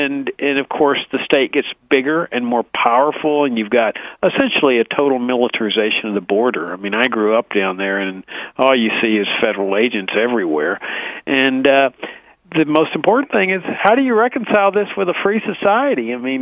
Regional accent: Texas, United States; I grew up on the Texas-Mexican border, and I worked with illegal aliens and so forth

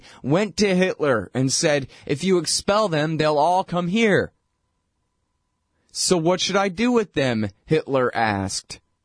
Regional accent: Texas, United States; I'm sorry for the pronunciations, I'm from Texas

